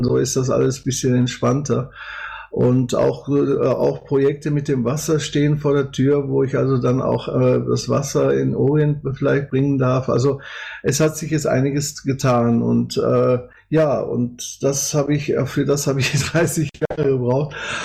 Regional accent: Gelsenkirchen, North Rhine-Westphalia, Germany; moved away as an adult; also born or lived in Austria; Ich bin 1960 geboren in Gelsenkirchen, Horst, so da, wo ich jetzt wieder wohne. Bin 78 habe ich das Zuhause verlassen und 88 bin ich von Deutschland weggegangen. Erst war ich in Indien

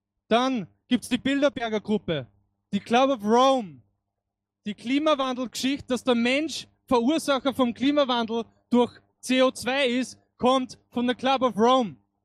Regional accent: Vienna, Austria; nicht in meiner Heimatstadt in Wien jetzt nicht einmal mehr reden kann

